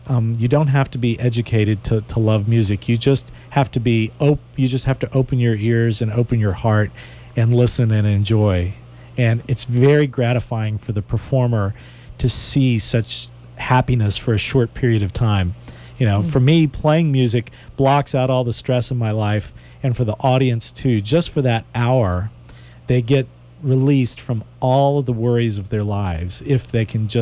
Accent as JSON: {"language": "English", "town": "Houston", "region": "Texas", "country": "United States", "tie": "born or raised there", "said": "So I was a typical suburban kid growing up in Houston."}